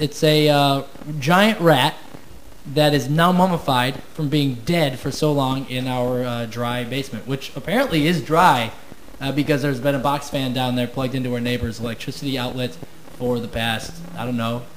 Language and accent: English; Midwest, United States; accent: Midwestern; Yes, he does have a Midwestern accent, as do I, just like you. We were all born and raised in the Midwest.